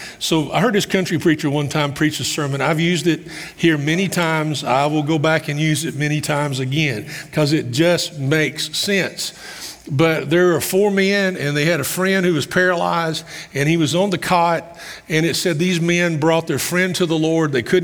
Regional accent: Summersville, Kentucky, United States; Growing up outside of Campbellsville, a little community called Summersville, in the summertime, we get our yards to mow.

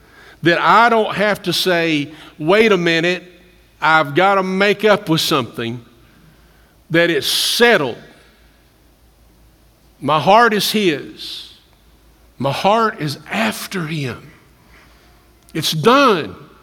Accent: Campbellsville, Kentucky, United States; I remember working in a hardware store growing up in Campbellsville. It was a Western Auto. It was on Main Street.

